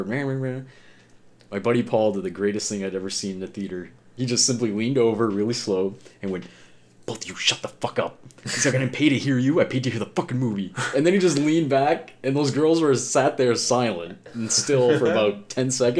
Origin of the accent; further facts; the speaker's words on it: Fort Kent, Maine, United States; Like, growing up in Fort Kent, we had that little theater.